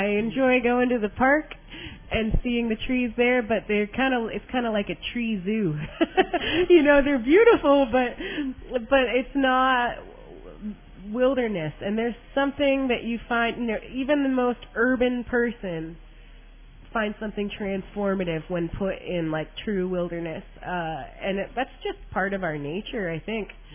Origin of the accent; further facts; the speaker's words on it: Chicago, Illinois, United States; I'm from Chicago, but I grew up going every summer to a cabin in Forest County near Wabino